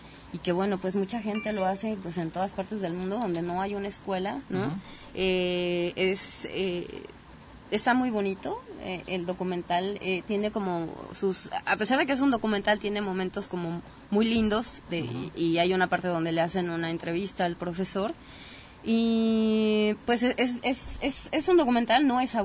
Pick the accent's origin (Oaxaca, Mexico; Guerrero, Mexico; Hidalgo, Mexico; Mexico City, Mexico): Mexico City, Mexico; Mira, pues tú y yo que venimos de la Ciudad de México